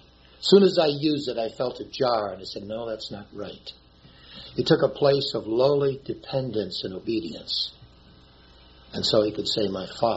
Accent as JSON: {"language": "English", "town": "Wilmette", "region": "Illinois", "country": "United States", "tie": "born or raised there", "said": "I was raised in Wilmette, Illinois, and there's a Baha'i temple there right at the harbor of Wilmette."}